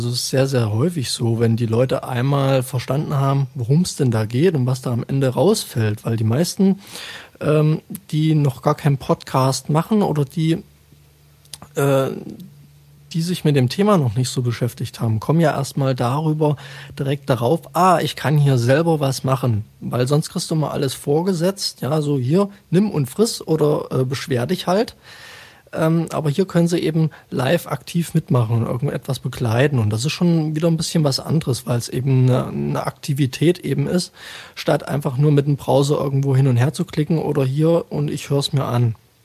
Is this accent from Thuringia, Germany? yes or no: yes; Thuringia, Germany; Ich komme aus Thüringen. Kulturstadt.